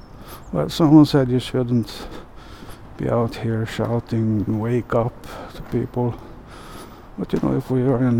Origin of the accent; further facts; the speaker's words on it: Sweden; English is a second language; like in my hometown area there, Sweden, was the textile industry area where my father, who had a little trouser production company factory, used to drive around and buy cloth from the weavery